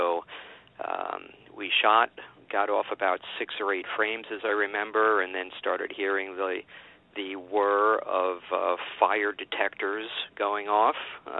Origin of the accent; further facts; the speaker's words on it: Long Island, New York, United States; Very special moment for myself growing up on Long Island.